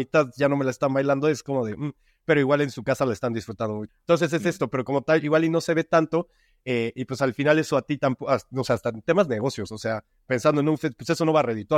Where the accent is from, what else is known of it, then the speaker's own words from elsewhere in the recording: Mexico; pues hasta en mi país, en México, que la escena está realmente creciendo apenas